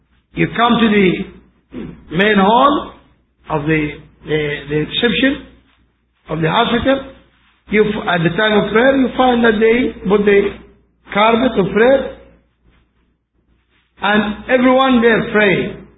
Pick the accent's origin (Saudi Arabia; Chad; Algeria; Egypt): Saudi Arabia; نحن عندنا في السعودية من أكبر الأسواق في العالم ومن أغلى الدول بالعالم